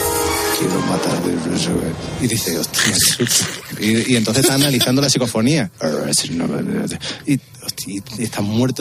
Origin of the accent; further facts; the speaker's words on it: Córdoba, Andalusia, Spain; now in Seville, Spain; No, mira, yo vivo en Sevilla, pero yo soy cordobés del Córdoba.